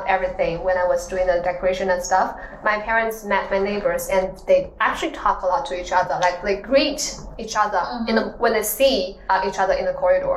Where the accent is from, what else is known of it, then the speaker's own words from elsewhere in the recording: Yunnan, China; English is a second language; now in Foshan, China; Well, I'm from Yunnan province, but mm-hmm. I'm currently living in Foshan, Guangdong. Mm-hmm. So it's a completely different place.